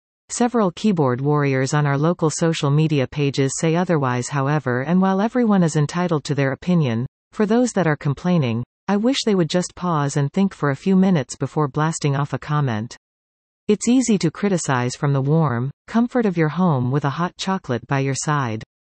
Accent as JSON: {"language": "English", "region": "Saskatchewan", "country": "Canada", "tie": "born or raised there", "moved": "yes", "said": "Born and raised in Saskatchewan, I moved out to BC in 1988 with my siblings and parents, and we were looking forward to some of those famous wet coast winters."}